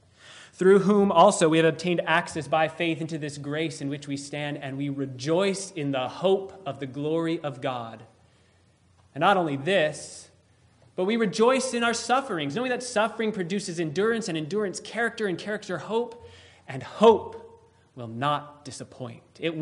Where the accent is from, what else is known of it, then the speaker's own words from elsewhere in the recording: Utah, United States; I grew up in Utah, And Utah is the capital of Mormonism. So most of my friends were Mormon.